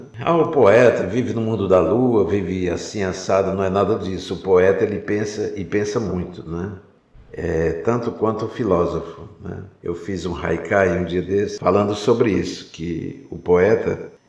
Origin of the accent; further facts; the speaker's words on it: Juazeiro do Norte, Ceará, Brazil; born there; Eu nasci em Juazeiro do Norte, né, uma cidade que tem é um verdadeiro caldeirão. Juazeiro do Norte, gente, é o interior do Nordeste brasileiro.